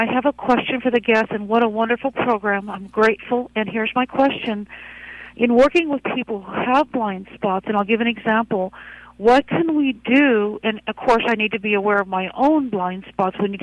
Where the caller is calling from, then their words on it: Hood River, Oregon, United States; I'm calling from Hood River.